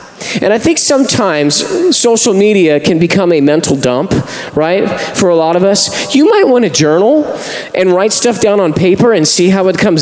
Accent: Moreno Valley, California, United States; I grew up in Moreno Valley, and even in Moreno Valley, I come over here sometimes

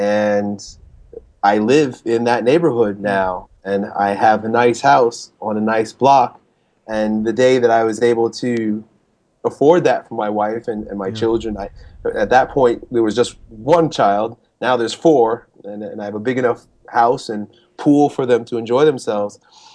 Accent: Long Island, New York, United States; now in St. Petersburg, United States; I grew up in Long Island.

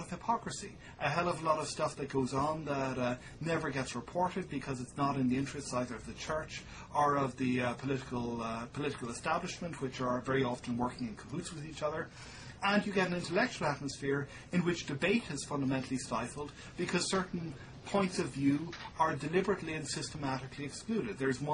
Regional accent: Tipperary, Ireland; a number of years by the Christian Brothers in a small town in County Tipperary, Ireland.

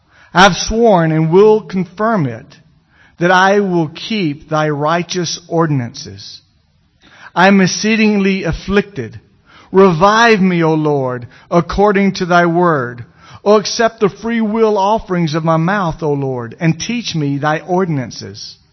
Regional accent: Gordo, Alabama, United States; I said, "Listen, lady, I was born and raised in Gordo, Alabama. I just don't know how to talk right anymore." So you have to have a right dialect to be able to be from Gordo, Alabama. As I grew up, I was in a small church

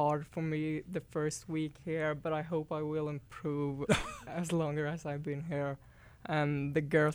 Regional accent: Sweden; On the southeast coast, but I lived up in north for 3 years. I went to high school there to play hockey.

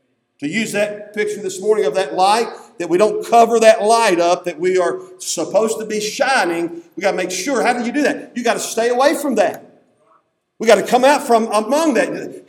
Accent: United States; The world, even our culture, and I'm an American, but it's all about becoming something.

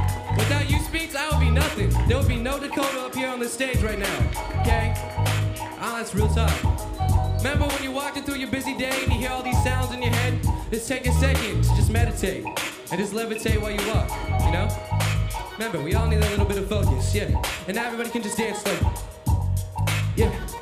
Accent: Philippines; It's ironic because I'm Filipino.

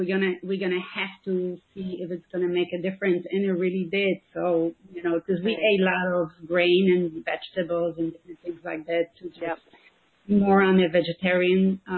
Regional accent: Poland; you know, I'm from Poland, so my mother always made big portions.

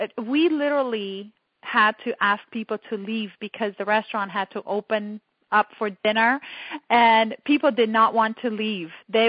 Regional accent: Romania; Of course, my home country, Romania.

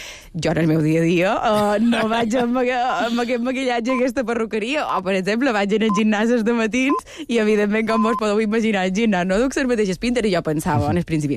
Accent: Sencelles, Balearic Islands, Spain; jo soc de Sencelles, del centre de Silla, i jo venia a Palma, a fer Palma Sencelles, són 20 minuts, mitja hora

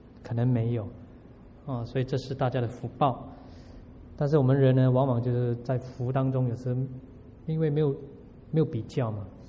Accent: Singapore; born there; 现在的人，像我出生在新加坡，我好久好久才看到猪，哎，猪长得怎么样？

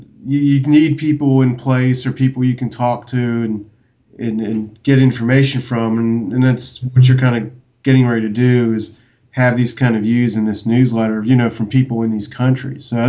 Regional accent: United States; the thing about the difficulty in being an American, I guess, is that all 99% of the financial news is about U.S. stocks.

